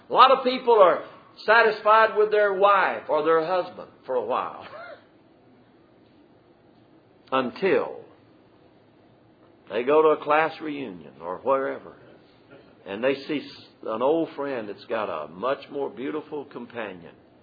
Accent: Dublin, Georgia, United States; born there; I was born in Dublin, Georgia, December the 5th, 1948, 70 years ago.

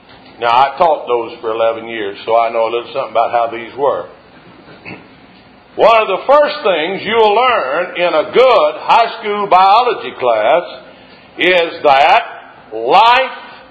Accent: Magazine, Arkansas, United States; There's a sign in my hometown, Magazine, Arkansas, on Highway 10.

